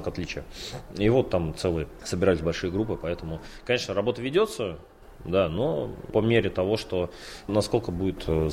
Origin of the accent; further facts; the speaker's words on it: Russia; И тем более я родился в Приморском районе, живу тут всю жизнь.